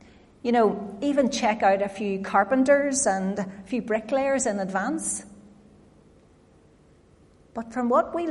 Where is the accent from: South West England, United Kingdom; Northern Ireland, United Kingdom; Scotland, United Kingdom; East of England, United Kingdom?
Northern Ireland, United Kingdom; Now, I grew up on the Lisburn Road. I was at this church nearly every day, not just for worship, but for guides, for YPF, for tennis, for badminton.